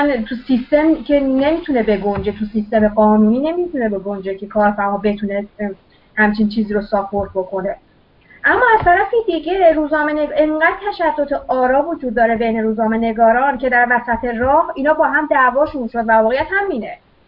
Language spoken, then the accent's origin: Persian; Iran; moved away; من با همین دیدگاه سیاسی خاص از ایران اومدم خارج از ایران